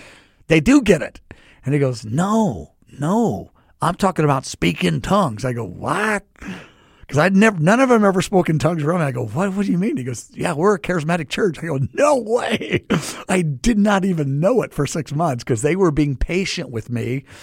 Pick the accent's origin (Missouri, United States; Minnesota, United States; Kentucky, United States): Missouri, United States; Kansas City; Because I grew up in Kansas City. I'm at the University of Missouri.